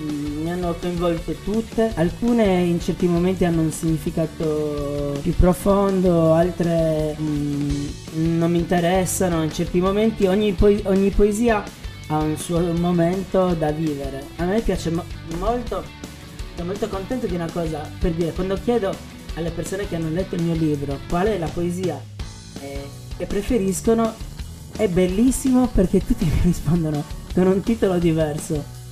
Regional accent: Sardinia, Italy; io sono sardo

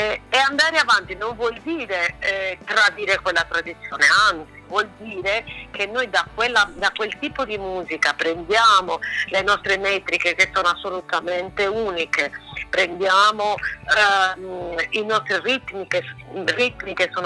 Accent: Quartucciu, Sardinia, Italy; Noi nel mio paese, che Quartuccio, abbiamo vissuto uno sfratto

